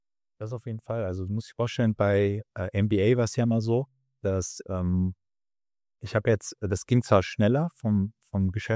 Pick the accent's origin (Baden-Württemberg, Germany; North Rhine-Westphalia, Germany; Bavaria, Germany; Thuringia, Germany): North Rhine-Westphalia, Germany; Cologne; Ich bin 29 und ich komme aus Köln.